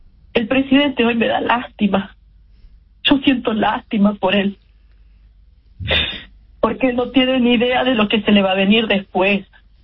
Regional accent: Argentina; señor presidente, atiéndanos, también somos argentinos.

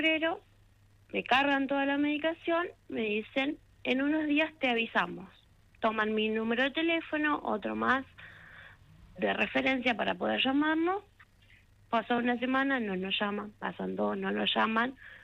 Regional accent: Lobos, Buenos Aires Province, Argentina; Nosotros somos de Lobos, sí.

